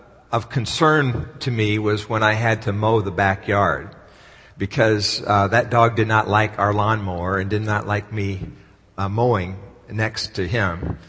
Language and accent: English; Dallas, Texas, United States; when I was growing up in Dallas.